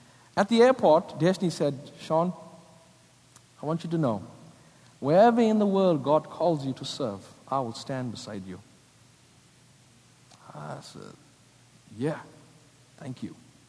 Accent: South Africa; now in United States; born and brought up in South Africa

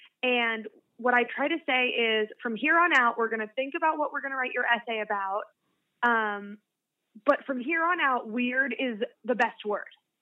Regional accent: Kansas City, Missouri, United States; because I'm from Kansas City, Missouri, and I really didn't even consider it an option.

